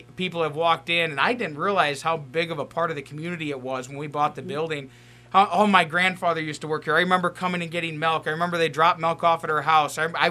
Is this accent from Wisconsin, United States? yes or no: yes; Wisconsin, United States; I'm from Wisconsin originally, so I've had hundreds of different cheese curds